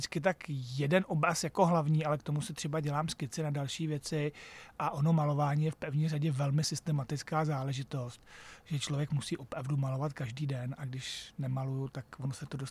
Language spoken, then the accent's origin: Czech; Sudetes, Czechia; já jsem vyrůstal v Sudetech v 70. letech